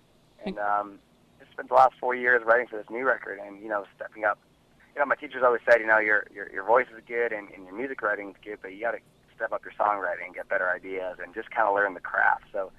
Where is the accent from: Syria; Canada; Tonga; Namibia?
Canada; Ontario; now in Nashville, United States; Yes, I'm Canadian. I'm from Ontario.